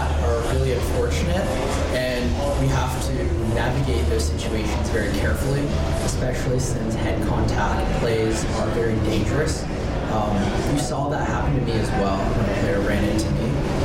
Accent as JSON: {"language": "English", "region": "British Columbia", "country": "Canada", "tie": "born or raised there", "also_born_or_lived": "Orlando", "said": "I was born in Orlando, Florida, Winter Park. I lived there for about a year until my family moved to Canada."}